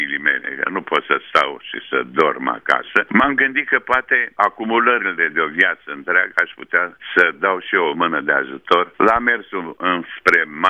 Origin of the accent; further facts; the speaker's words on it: Moldavia, Romania; Suntem moldoveni amândoi.